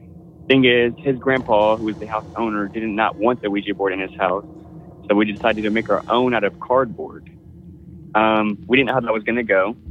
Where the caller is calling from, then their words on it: Houston, Texas, United States; relatively new listener of a few months, calling from Space City itself, Houston, Texas.